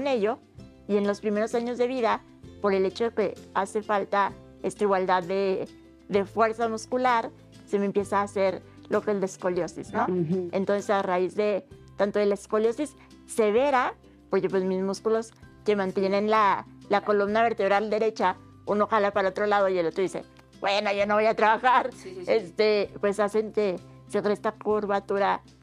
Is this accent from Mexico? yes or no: yes; Chihuahua, Mexico; born there; now in Ciudad Juárez, Mexico; yo soy nacida en Chihuahua, Chihuahua capital.